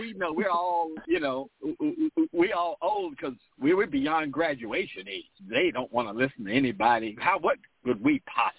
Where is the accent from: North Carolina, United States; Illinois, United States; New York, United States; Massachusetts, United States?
North Carolina, United States; I have an accent. I'm from North Carolina.